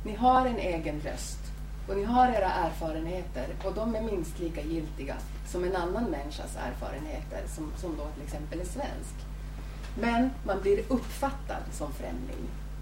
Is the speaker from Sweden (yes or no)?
no; Finland; accent: Finland-Swedish; Jag kommer från Finland, men jag är finlandssvensk. Och det hörs kanske på mitt språk.